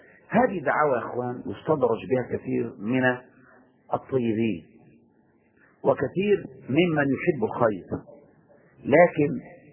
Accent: Syria; يقولون عندنا في سوريا عزيز بدون قيام

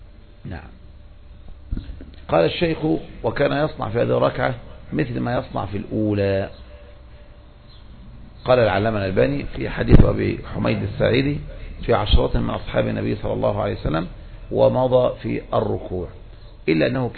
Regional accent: Egypt; أو عندنا في مصر أيضا الأعمال كلها تابعة لوزارات وكذا

